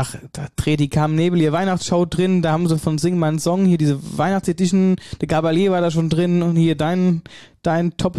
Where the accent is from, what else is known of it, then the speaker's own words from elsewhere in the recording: Wöllstadt, Hesse, Germany; Ich komme auch aus Wölstadt. Ja, also aus Niederwölstadt.